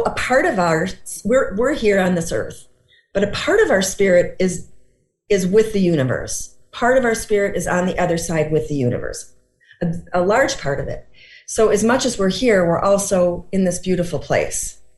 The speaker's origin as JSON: {"language": "English", "region": "Minnesota", "country": "United States", "said": "Well, I'm from Minnesota. 50 degrees? That's a lovely day."}